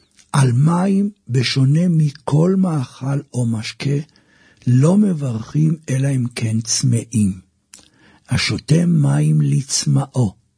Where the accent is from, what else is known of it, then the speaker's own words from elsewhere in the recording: Jerusalem, Jerusalem District, Israel; כשהייתי ילד, בבית שלנו בירושלים